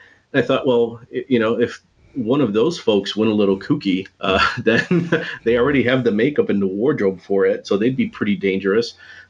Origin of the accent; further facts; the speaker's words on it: Chicago, Illinois, United States; I grew up watching Svengoolie. I grew up in Chicago